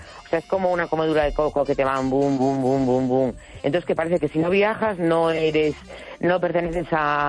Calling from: A Coruña, Galicia, Spain; de La Coruña.

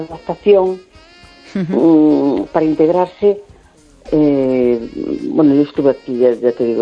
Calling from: A Coruña, Galicia, Spain; de La Coruña.

